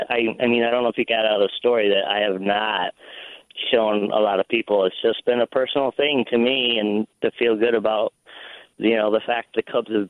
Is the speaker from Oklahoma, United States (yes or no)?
no; Rock Falls, Illinois, United States; I grew up in a small town called Rock Falls, Illinois, about 120 miles straight west of Chicago.